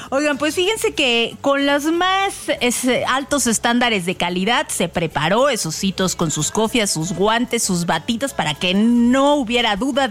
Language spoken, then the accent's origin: Spanish; Sinaloa, Mexico; now in Mexico City, Mexico; yo como buena sinaloense, déjenme decirles que siempre me ha conflictuado, a pesar de que llevo muchos años en la Ciudad de México.